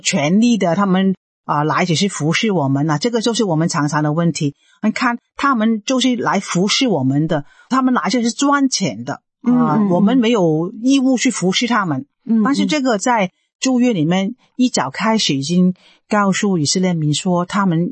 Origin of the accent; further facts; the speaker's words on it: China; 我们中国人也说了，人离相贱，物离相贵。